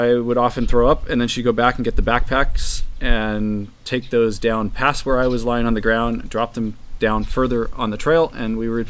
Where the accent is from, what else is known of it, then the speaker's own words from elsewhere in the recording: California, United States; the differences compared to what I grew up with in California was to Nepal.